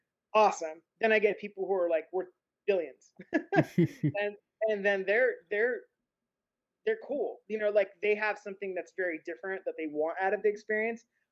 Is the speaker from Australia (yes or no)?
no; Seattle, Washington, United States; I grew up in Seattle and it's obscenely white there.